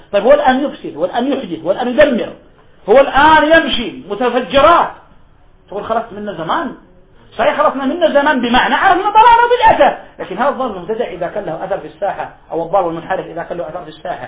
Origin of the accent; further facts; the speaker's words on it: Riyadh, Riyadh Province, Saudi Arabia; هذه أنا عاشرتها، موجودة عندنا في الرياض واضحة